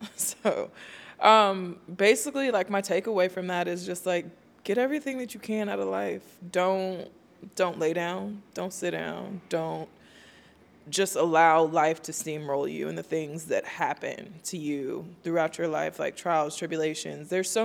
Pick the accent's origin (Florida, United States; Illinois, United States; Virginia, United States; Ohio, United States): Florida, United States; I'm from the Sunshine State, so I wasn't excited about the cold. I wasn't excited about the mountains.